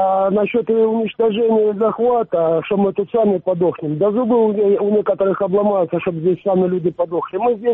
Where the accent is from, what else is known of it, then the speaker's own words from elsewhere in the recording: Donetsk, Donetsk Oblast, Ukraine; из Донецка.